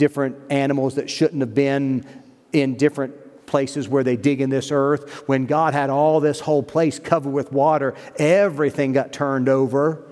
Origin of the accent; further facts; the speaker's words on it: West Virginia, United States; I mean, we're from West Virginia, so a lot of times people just throw their trash out.